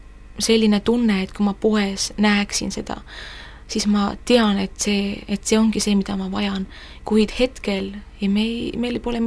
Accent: Lüganuse, Ida-Viru County, Estonia; ristimine Luteri kirikus Lüganusel, kust ma olen pärit

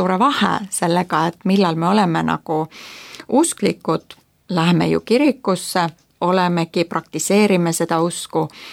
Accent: Kauhava, South Ostrobothnia, Finland; Estonian is a second language; kui sa elad kuskil Lääne-Soomes Kauhavas, kust meie tuleme ja oleme pärit

